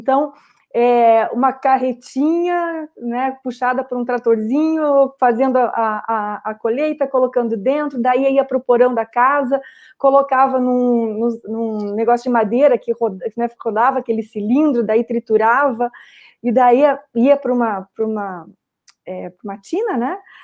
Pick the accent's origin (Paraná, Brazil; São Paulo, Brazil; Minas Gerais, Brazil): Paraná, Brazil; Curitiba; now in São Francisco de Paula, Brazil; Eu sou paranaense, eu sou de Curitiba, sou da terra da leite quente, que dói dentro da gente. E moro aqui no interior do Rio Grande do Sul, hoje por escolha, né? Aqui na Serra Gaúcha.